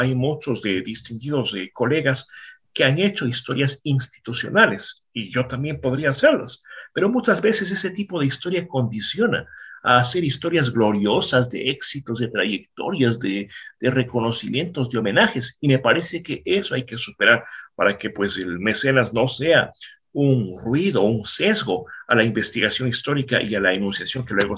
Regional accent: Riobamba, Chimborazo, Ecuador; yo soy oriundo de Riobamba, provincia de Chimborazo

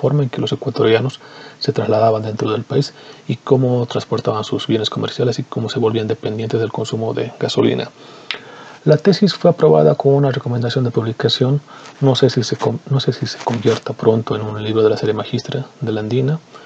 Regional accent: Bolivia; soy boliviano

